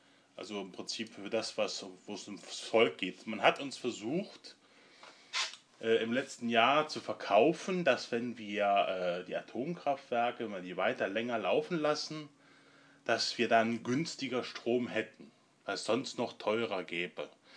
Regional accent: Trier, Rhineland-Palatinate, Germany; Und in der Region Trier, wo ich herkomme, sind eigentlich nicht direkt die deutschen AKWs, die eine Bedrohung darstellen

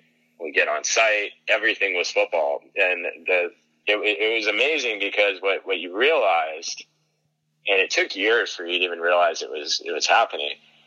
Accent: Texas, United States; I grew up in Texas. I'm a Cowboys fan from birth, never even had a choice.

